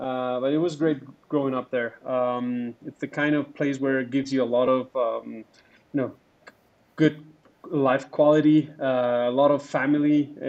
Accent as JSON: {"language": "English", "town": "Manizales", "region": "Caldas", "country": "Colombia", "tie": "born there", "second_language": "English", "said": "I was born in a small city in Colombia, in South America. It's called Manizales. It's close to the Andes Mountains."}